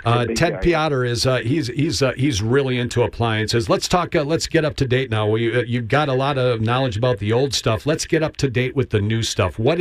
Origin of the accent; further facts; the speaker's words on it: Appleton, Wisconsin, United States; I'm from Appleton myself, and I thought, well, that's a recognizable name.